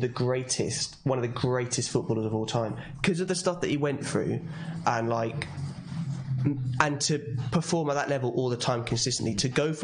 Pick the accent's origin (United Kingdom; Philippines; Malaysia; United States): United Kingdom; London; born there; I was born in London